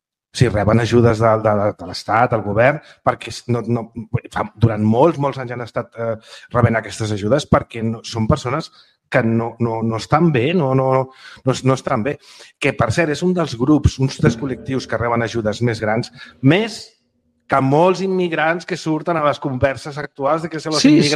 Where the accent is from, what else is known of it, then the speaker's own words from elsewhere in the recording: Barcelona, Catalonia, Spain; jo he nascut a la Sagrada Família, que és un barri pues, de l'esquerra de l'Eixample